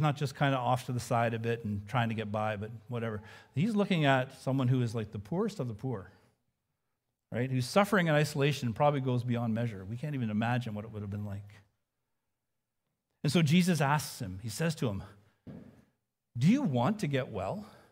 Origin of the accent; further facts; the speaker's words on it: Kingston, Ontario, Canada; also born or lived in Labrador / Manitoba; I grew up in Eastern Ontario, in Kingston. Right, I went to school in Waterloo. I lived there until we got married, and we moved to Labrador, and then to southern Manitoba. I became a Christian in a non-Christian home.